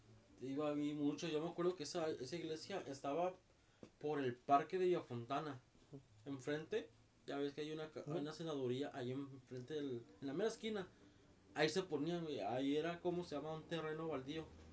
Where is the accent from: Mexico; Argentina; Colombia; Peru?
Mexico; Somos muy mexicanos y la mayoría en ese aspecto no suelta dinero